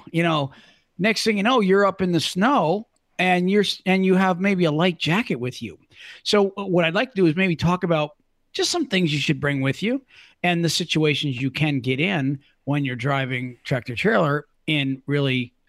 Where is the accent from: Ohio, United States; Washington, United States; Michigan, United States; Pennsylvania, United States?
Pennsylvania, United States; I'm in Florida now, but I'm from Pennsylvania. We grew up sliding around on purpose on mountains and icy roads.